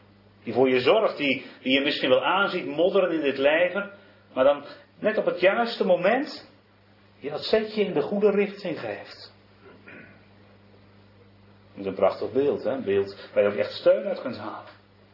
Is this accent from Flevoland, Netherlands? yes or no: no; Hasselt, Overijssel, Netherlands; En ze is opgegroeid in hetzelfde stadje als waar ik ben opgegroeid, in Hasselt.